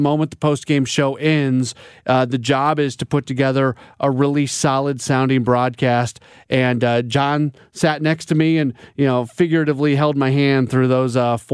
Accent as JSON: {"language": "English", "town": "St. Louis", "region": "Missouri", "country": "United States", "tie": "born or raised there", "said": "And yeah, growing up in St. Louis, and my dad actually worked here at KMOX in the 60s"}